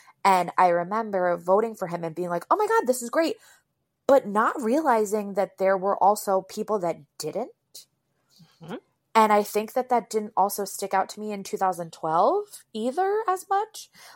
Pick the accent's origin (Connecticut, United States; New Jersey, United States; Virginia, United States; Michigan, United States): Connecticut, United States; Hamden; also born or lived in Bronx, New York; I was born in the Bronx, and then my family moved to Connecticut because my brother is on the low end of the autistic spectrum.